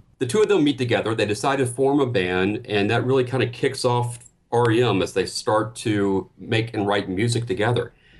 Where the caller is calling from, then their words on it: Atlanta, Georgia, United States; Atlanta, GA.